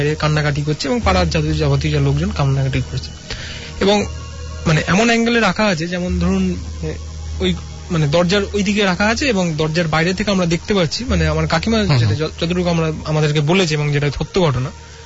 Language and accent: Bangla; Kolkata, West Bengal, India; এবং আমার বাড়ি হচ্ছিল বেহালায়